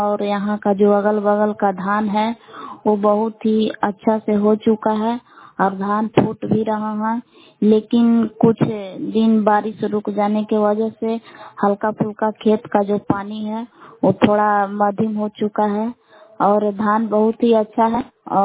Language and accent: Hindi; Bihar, India; ग्राम बिलाव जिला कैमूर भभुआ के निवासी हूँ।